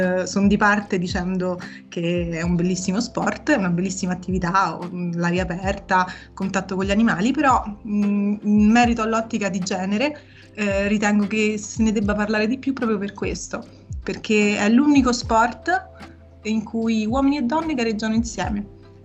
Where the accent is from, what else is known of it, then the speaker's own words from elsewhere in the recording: Rome, Lazio, Italy; io vengo da Roma, ho 28 anni